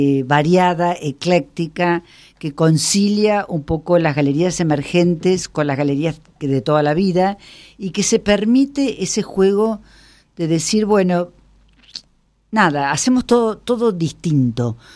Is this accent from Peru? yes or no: no; Córdoba, Argentina; como cordobesa que soy, me llena de alegría